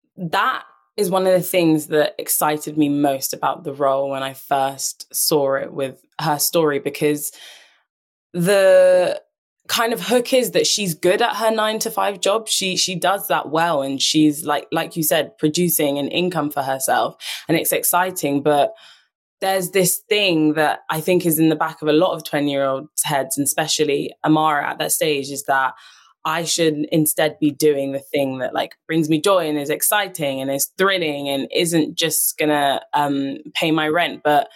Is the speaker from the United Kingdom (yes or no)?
yes; London, United Kingdom; I was born and raised in London.